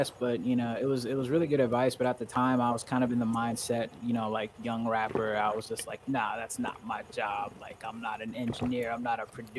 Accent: New York, United States; also born or lived in Texas; now in Los Angeles, United States; You know, I moved around a lot. I'm from New York, but before I lived in LA, I lived in Texas.

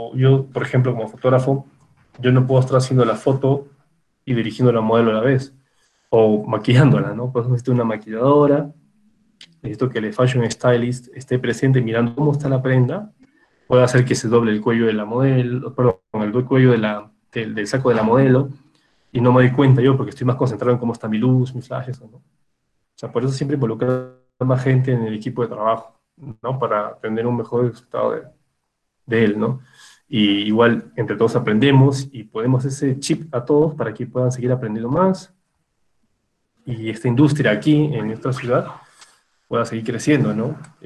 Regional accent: Lima, Peru; yo soy limeño ya, pero bueno, mi papá es arequipeño y yo me siento arequipeño.

